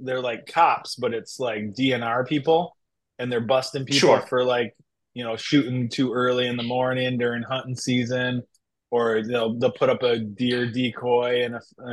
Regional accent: Michigan, United States; just of growing up in West Michigan hunting, going up north hunting and all that.

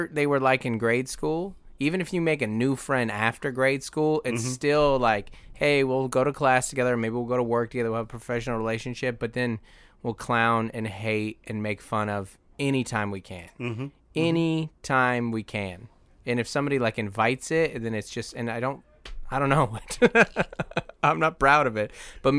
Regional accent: Seattle, Washington, United States; Like, hey, I grew up in South Seattle by the airport, Federal Way. It's kind of rough.

